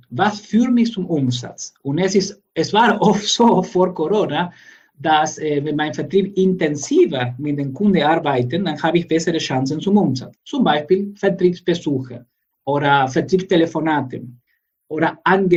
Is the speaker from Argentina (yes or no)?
yes; Argentina; moved away as an adult; now in Karlsruhe, Germany; Ich komme selbst aus Argentinien. Dort habe ich Elektroingenieure studiert